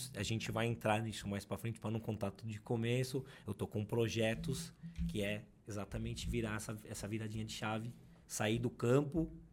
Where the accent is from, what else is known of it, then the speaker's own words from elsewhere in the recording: Atibaia, São Paulo, Brazil; Sou de Atibaia, nascido e criado aqui, sempre voltei pra cá, adoro voltar.